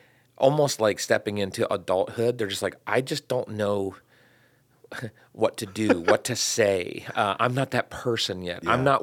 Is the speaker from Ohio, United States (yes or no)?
yes; Barberton, Ohio, United States; And Barberton's my hometown, so I'm like, do I remember them from high school?